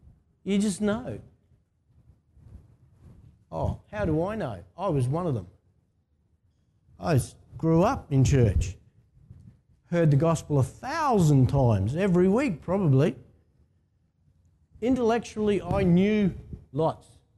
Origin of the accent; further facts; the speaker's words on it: Australia; Whereas Aussies, we're a bit tough, a bit hard.